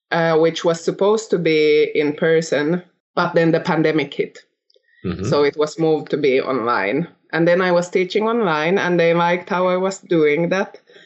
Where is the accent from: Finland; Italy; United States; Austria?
Finland; English is a second language; but it was in Finnish. I'm from Finland.